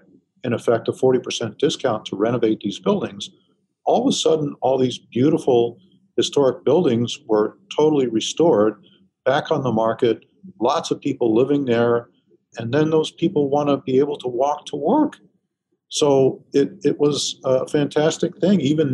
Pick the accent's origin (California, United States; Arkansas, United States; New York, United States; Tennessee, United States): New York, United States; Manhattan; I grew up in Manhattan, and when somebody started talking about Battery Park City and people living in the Wall Street area, having grown up there, I just said, that's crazy.